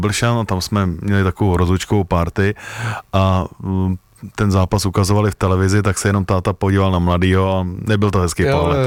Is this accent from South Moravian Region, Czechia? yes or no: no; Kladno, Central Bohemian Region, Czechia; já jsem byl z Kladna